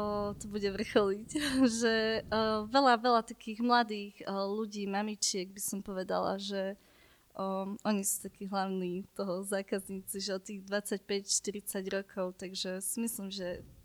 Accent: Vráble, Nitra Region, Slovakia; Ja som zo západného Slovenska, okolie Nitry, Vrable.

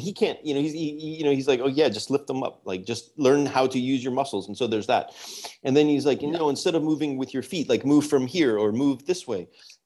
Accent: United States; again, I'm an American.

